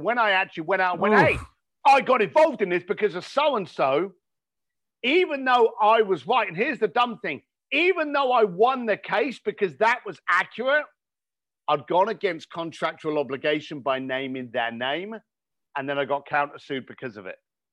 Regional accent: Ireland; I'm an Irish boy and I'm an Irish Catholic.

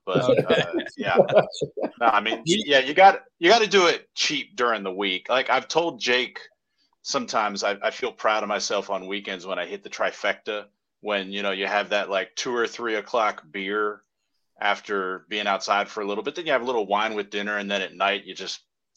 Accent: Silver Spring, Maryland, United States; also born or lived in various countries; I'm from Maryland, but I spent like half my childhood in Silver Spring, Maryland, which is a suburb of DC, and the other half was in various countries because my dad was a diplomat.

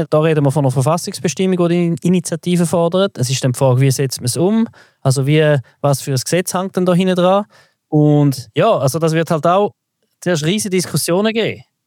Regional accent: Switzerland; die wir in der Schweiz benutzen als Schweizer Konsumenten

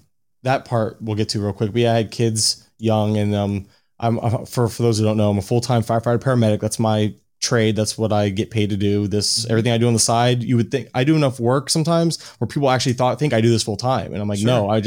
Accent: Florida, United States; So, born and raised in Florida. I still live in Florida

